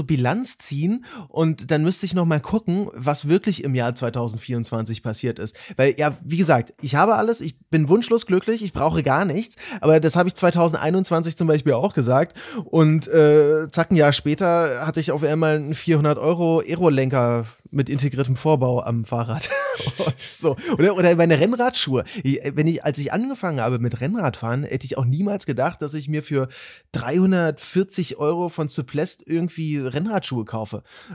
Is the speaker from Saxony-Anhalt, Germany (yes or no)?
yes; Saxony-Anhalt, Germany; ich komme aus Sachsen-Anhalt